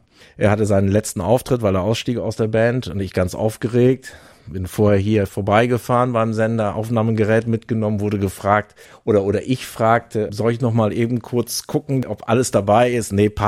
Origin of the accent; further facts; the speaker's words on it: Lingen, Lower Saxony, Germany; wir kommen aus Lingen